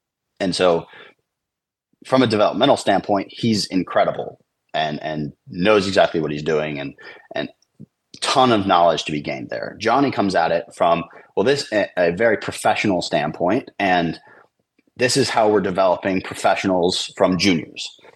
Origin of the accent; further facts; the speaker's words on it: United States; Sometimes it can be hard as an American to go outside of the country and compete against those players.